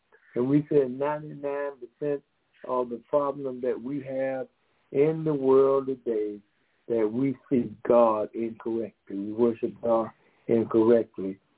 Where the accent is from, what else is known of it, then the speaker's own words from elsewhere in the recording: Decatur, Georgia, United States; We are from Decatur, Georgia.